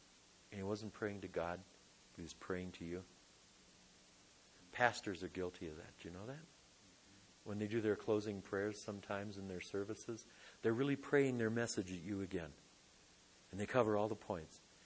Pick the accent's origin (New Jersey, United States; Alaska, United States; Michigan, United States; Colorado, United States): Michigan, United States; Detroit; And I just want it to look good because I'm from Detroit. And everybody back there, their cars looked good. You know, you're a Detroiter.